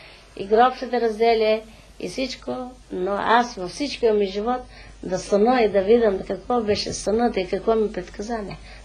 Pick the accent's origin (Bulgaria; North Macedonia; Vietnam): North Macedonia; Strumica, Southeastern; От Струмица, аз съм от Югославия, от Струмица в Скопие, от Скопие Белград, от Белград Земан, от Земан Загреб.